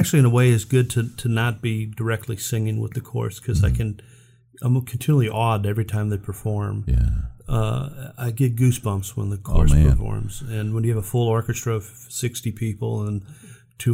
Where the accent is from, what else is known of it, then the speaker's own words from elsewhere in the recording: Chicago, Illinois, United States; And but I was born and raised in Chicago, and so I heard the blues.